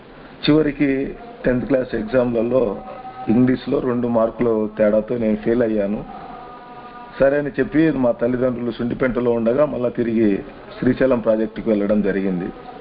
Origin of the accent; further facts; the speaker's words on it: Gollapalle, Andhra Pradesh, India; సరే, మా యొక్క సొంత గ్రామము మా నాన్నది గొల్లపల్లె, త్రిప్రాంతకం మండలం. అదే మండలంలోనే మా అమ్మది ఎలంపల్లి, అంటే పక్కన పక్కన గ్రామాలే.